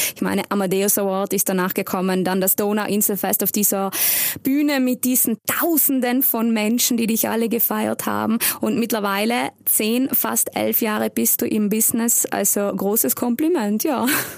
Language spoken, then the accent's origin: German; Trentino-Alto Adige, Italy; Also wir sind auch so ein Mischmasch hier in Südtirol, so deutsch, italienisch, alle ein bisschen ländlich aufgewachsen.